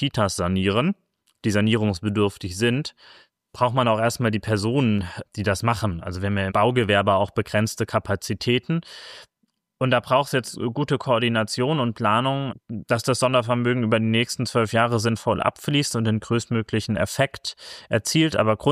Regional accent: Bremen, Germany; Also ich bin ja gebürtiger Bremer. Bin auch aufgewachsen. Bremen ist eine wunderschöne Stadt und ein tolles Bundesland.

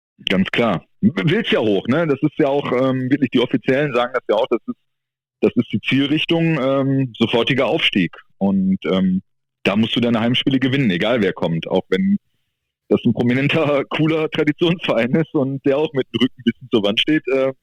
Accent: Gelsenkirchen, North Rhine-Westphalia, Germany; Gelsenkirchen, ja, ist meine Heimat und es ist auch grundsätzlich eine ganz geile Stadt

